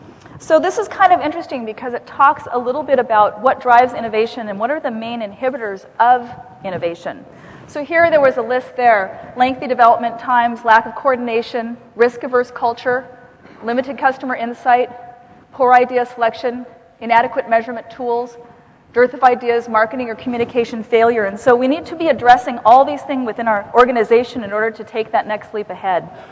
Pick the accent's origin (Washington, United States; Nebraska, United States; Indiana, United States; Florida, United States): Washington, United States; Seattle; I'm from Seattle, coffee culture, very, you know, this feels like home to me.